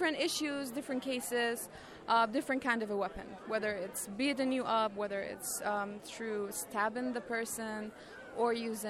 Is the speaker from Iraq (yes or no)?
yes; Sulaymaniyah, Kurdistan Region, Iraq; I'm 24 years old. I'm from Iraq, mainly from the Kurdistan region in Iraq. I live in a beautiful city that's called Suleymaniye City.